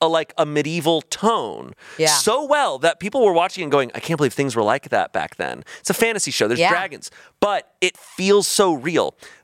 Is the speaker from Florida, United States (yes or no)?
no; Arizona, United States; I remember growing up in Arizona, we only had AMCs.